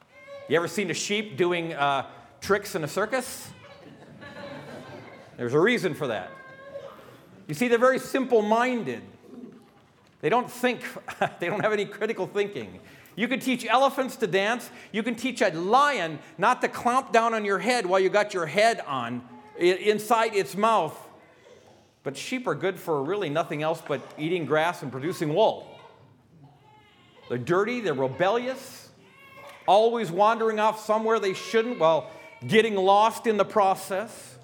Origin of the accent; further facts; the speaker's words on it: North Dakota, United States; Growing up in North Dakota, when I was very young, I was the kid who could sing